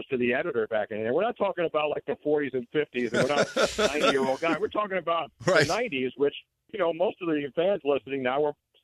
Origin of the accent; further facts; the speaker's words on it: Philadelphia, Pennsylvania, United States; And I grew up in Philly. I'm a Philly guy, so I root for the Eagles.